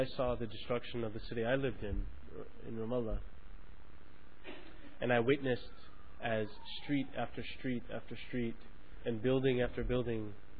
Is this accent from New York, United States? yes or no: yes; Brooklyn, New York, United States; It wasn't my home. I come from Brooklyn. It was my temporary home for sure